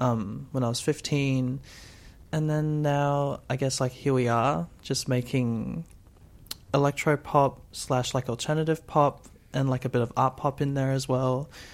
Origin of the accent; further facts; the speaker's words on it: Brisbane, Queensland, Australia; so I'm from Brisbane.